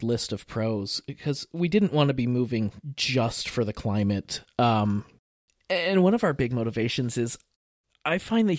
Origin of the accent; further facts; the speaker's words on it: East Coast, United States; Because I grew up on the East Coast. I know the East Coast really well